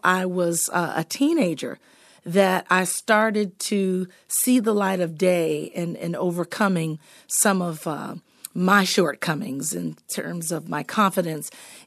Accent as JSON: {"language": "English", "town": "Wacissa", "region": "Florida", "country": "United States", "said": "I never wanted them to know that I was from Wasissa, Florida. And so where there was one post office and gas station / grocery store when I was growing up."}